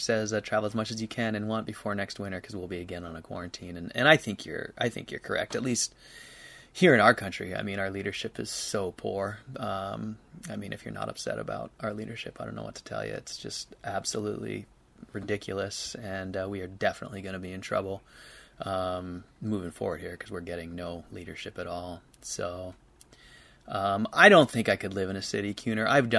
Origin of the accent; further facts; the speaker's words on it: Seattle, Washington, United States; I grew up in Seattle, as I just said, and as soon as I could, I left. And I've always lived in more rural areas